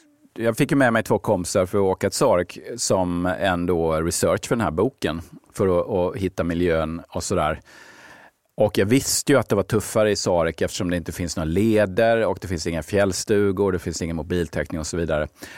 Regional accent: Ronneby, Blekinge, Sweden; min egen uppväxt i hemma i Ronneby.

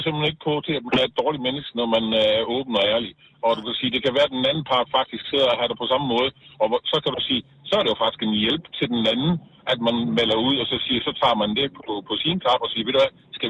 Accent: Region of Southern Denmark, Denmark; jeg er sønderjyde

